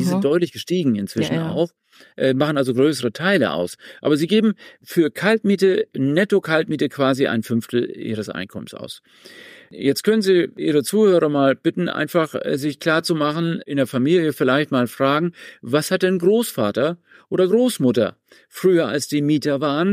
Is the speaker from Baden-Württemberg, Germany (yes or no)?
yes; Freiburg, Baden-Württemberg, Germany; die teuerste Stadt war immer Freiburg, meine Heimatstadt hier.